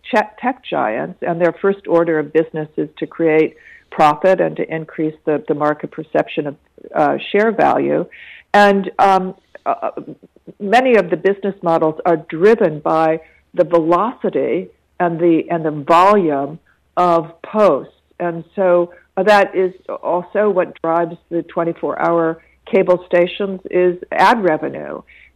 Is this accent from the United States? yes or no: yes; New York, United States; as an American who has lived outside of my country for many years, but still is rooted, most especially in New York